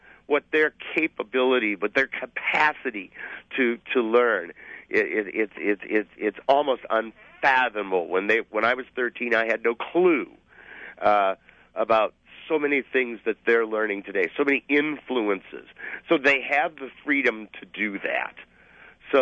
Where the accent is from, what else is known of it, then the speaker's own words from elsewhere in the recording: Detroit, Michigan, United States; I grew up in the Detroit area.